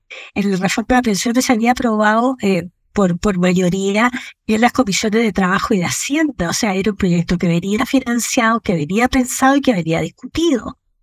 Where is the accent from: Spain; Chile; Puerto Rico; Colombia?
Chile; Maule; yo vengo del Maule.